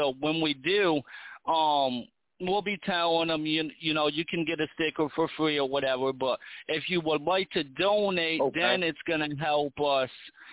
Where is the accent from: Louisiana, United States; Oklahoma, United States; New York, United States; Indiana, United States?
New York, United States; I'm from New York